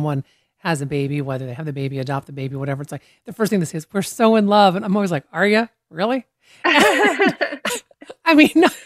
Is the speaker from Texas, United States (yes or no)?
no; Chehalis, Washington, United States; Yeah, I grew up in Chehalis, Washington